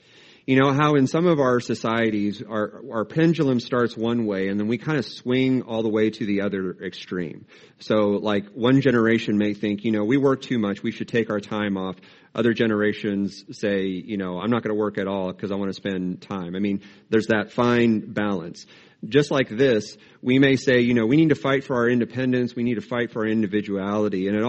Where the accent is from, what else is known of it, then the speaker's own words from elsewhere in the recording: Great Bend, Kansas, United States; moved away; But one day they came to my hometown of Great Bend, Kansas.